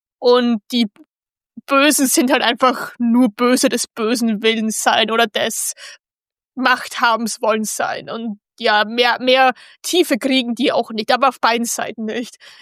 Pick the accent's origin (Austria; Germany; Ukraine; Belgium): Austria; was ich als Österreicherin gar nicht verstehen kann